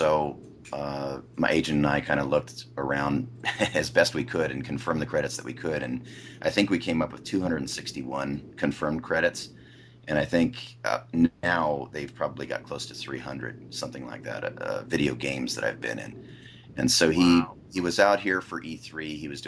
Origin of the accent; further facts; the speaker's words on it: Los Angeles, California, United States; also born or lived in Santa Monica; I was born in Santa Monica, California. I grew up in West LA, and I'm still a Southern California boy. I never moved out.